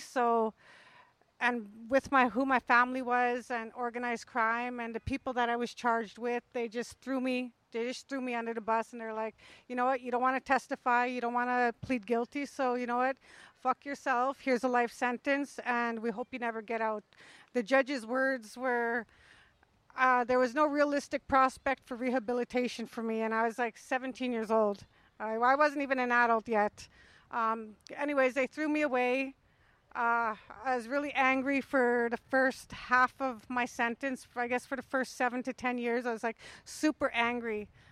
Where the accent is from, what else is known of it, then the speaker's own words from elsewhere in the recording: Winnipeg, Manitoba, Canada; also born or lived in Pine Creek; I'm First Nations from Pine Creek, Manitoba. I grew up mainly in Winnipeg, Manitoba, and I come from the North End. That's where my family is. Basically, I was born and raised in the North End of Winnipeg.